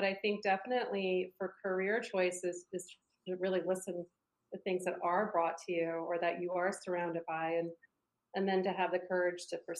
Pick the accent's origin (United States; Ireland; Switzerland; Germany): United States; East Coast; I grew up on the East Coast. I'm the last of four